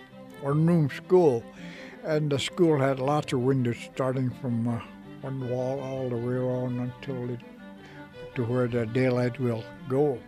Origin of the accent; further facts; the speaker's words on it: Alaska, United States; first language Inupiaq; English is a second language; That's why I don't even know how to speak English yet. I'm still trying to learn English. My first language was Inupiaq. Daily, I speak Inupiaq to anybody.